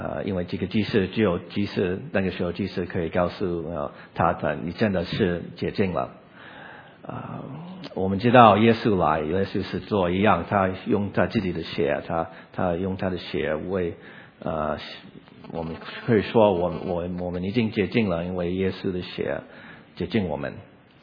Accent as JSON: {"language": "Chinese", "country": "United States", "tie": "born or raised there", "said": "我是在美国长大，在美国出生长大，在这个 suburb 跟一个 ABC"}